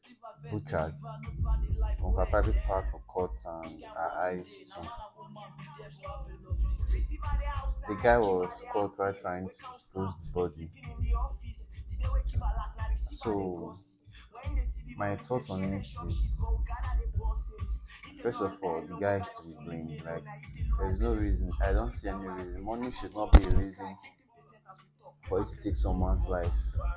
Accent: Nigeria; It's not easy being Nigerian. It's not easy to stay in Nigeria.

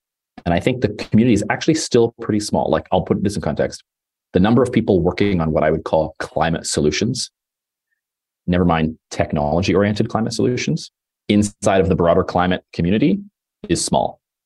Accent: Toronto, Ontario, Canada; now in Los Angeles, United States; I live in LA and I'm from Toronto.

